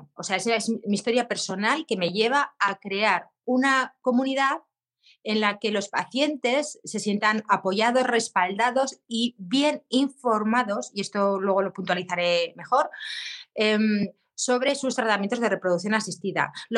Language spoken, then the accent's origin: Spanish; Zaragoza, Aragon, Spain; tengo 48 años, soy de Zaragoza